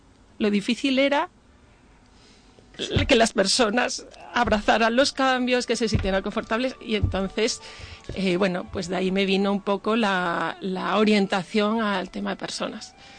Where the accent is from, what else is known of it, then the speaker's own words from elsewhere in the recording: Medellín, Extremadura, Spain; Yo soy de Medellín, Extremadura.